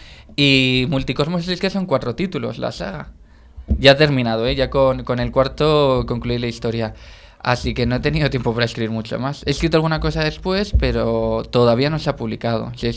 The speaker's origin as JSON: {"language": "Spanish", "region": "Valencian Community", "country": "Spain", "said": "Yo soy valenciano y no tengo un nombre valenciano"}